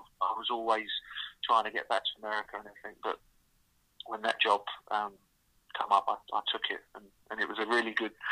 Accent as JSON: {"language": "English", "town": "Southend-on-Sea", "region": "East of England", "country": "United Kingdom", "said": "a lot of people know I'm from Southend and I'm very proud of that."}